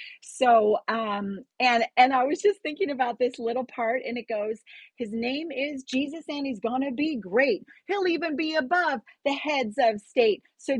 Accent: Kenya; also born or lived in California, United States; I grew up in Kenya in East Africa. My dad's side of the family is British Kenyan.

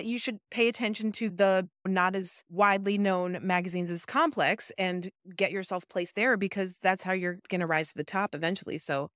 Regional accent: New Jersey, United States; I'm from Jersey.

